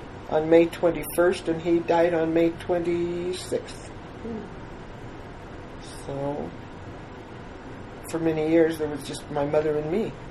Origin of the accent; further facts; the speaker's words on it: Buena Vista, Colorado, United States; also born or lived in Salida; I was born in Salida at the Red Cross Hospital, grew up in Buena Vista, spent the first however many years of my life in Buena Vista, 18, I guess.